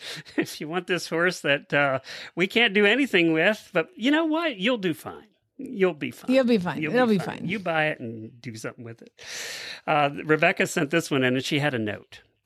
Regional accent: Australia; accent: Australian; Add in my Aussie accent and your poor listeners wouldn't have stood a chance.

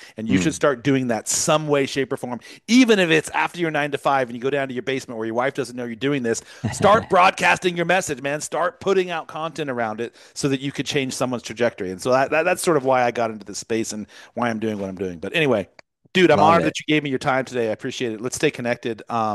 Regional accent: California, United States; I'm from California too, so safe travels back to the motherland.

